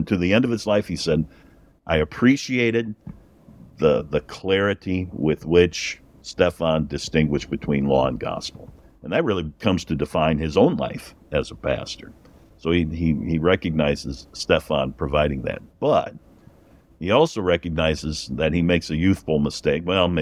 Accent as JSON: {"language": "English", "town": "Chicago", "region": "Illinois", "country": "United States", "tie": "born or raised there", "said": "But I'm a native. I can say that. I was born in Chicago, but sorry."}